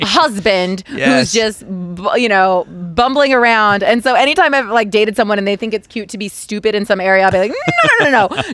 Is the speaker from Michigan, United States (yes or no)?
no; Modesto, California, United States; Like I'm from Modesto, California.